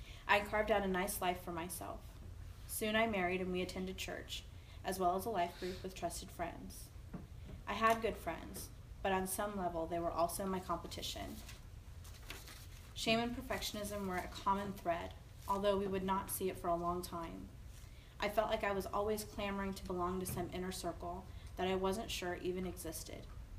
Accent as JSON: {"language": "English", "region": "Ohio", "country": "United States", "tie": "born or raised there", "said": "I was raised in the Apostolic Pentecostal Church in a small town outside of Cincinnati, Ohio. I grew up with a dad that worked a lot."}